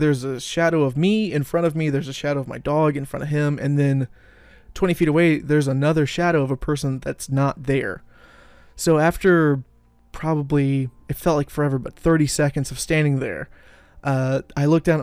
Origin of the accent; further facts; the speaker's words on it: Independence, Missouri, United States; now in Excelsior Springs, United States; So when I was 16, I moved from Independence to Excelsior Springs, Missouri.